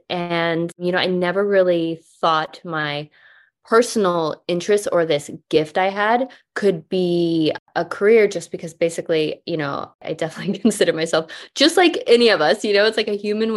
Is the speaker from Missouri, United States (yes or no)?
no; Texas, United States; And even through, I grew up in Texas where religion and football is everything.